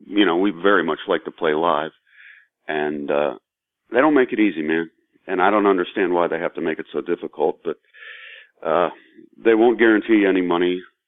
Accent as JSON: {"language": "English", "town": "Hermitage", "region": "Pennsylvania", "country": "United States", "said": "No, I'm originally from Hermitage, PA, which is about 85 miles north of Pittsburgh."}